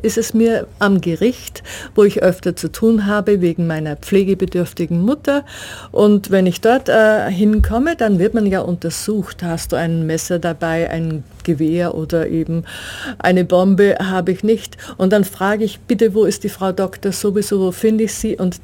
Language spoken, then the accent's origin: German; Salzburg, Austria; now in Germany; Ich lebe sehr, sehr gerne in Deutschland, aber speziell in der letzten Zeit denke ich immer öfter an Österreich, an meine Heimat, an das Salzburger Land.